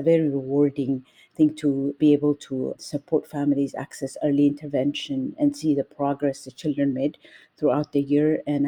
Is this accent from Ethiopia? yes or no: yes; Ethiopia; now in Irving, United States; I'm originally from Ethiopia. I live in Irving, Texas.